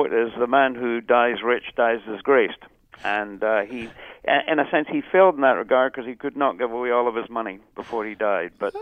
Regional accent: Scotland, United Kingdom; as a Scot who grew up about 15 miles from the birthplace of the great man, the correct pronunciation is Carnegie, accent on the first syllable.

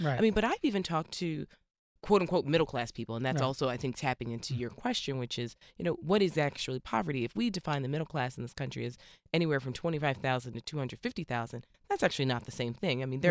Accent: United States; because I'm Black American, I know the sacrifices that have, you know, occurred in this country.

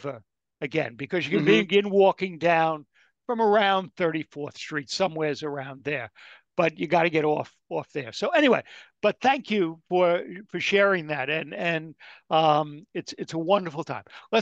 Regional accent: Yonkers, New York, United States; I grew up in Yonkers.

